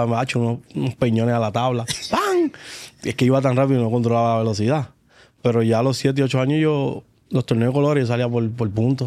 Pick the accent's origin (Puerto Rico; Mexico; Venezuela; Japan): Puerto Rico; Yo soy de Manuela Pérez, nacido y criado allí.